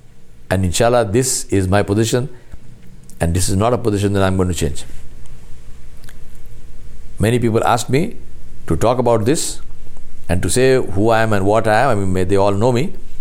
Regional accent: India; We are not like that. We are Indian. And if we are Indian, we are one. I stand for my country. I stand for India. I stand for the constitution of my country.

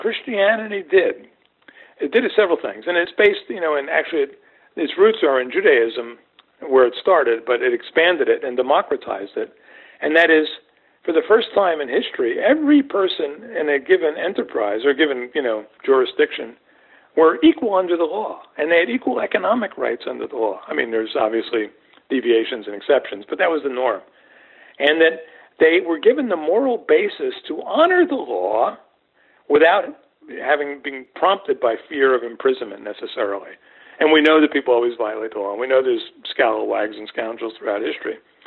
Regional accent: New Jersey, United States; now in Missouri, United States; even though I live and work in Missouri, and I'm born and raised in New Jersey, you know.

